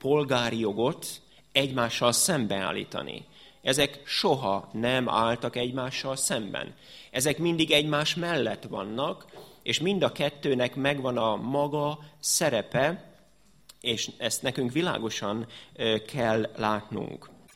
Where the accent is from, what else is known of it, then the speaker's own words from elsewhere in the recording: Hungary; born there; Egyszer állampolgárai vagyunk annak az országnak, amelyben születtünk, ez Magyarország.